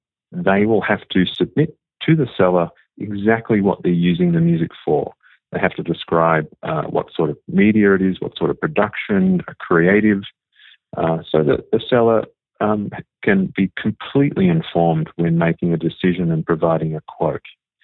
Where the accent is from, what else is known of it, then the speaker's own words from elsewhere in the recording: Australia; moved away; predominantly I grew up in Australia